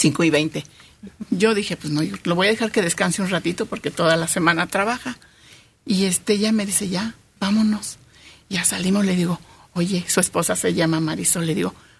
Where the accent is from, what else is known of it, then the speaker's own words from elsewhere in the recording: Ixtapaluca, State of Mexico, Mexico; Yo soy de Ixtapaluca.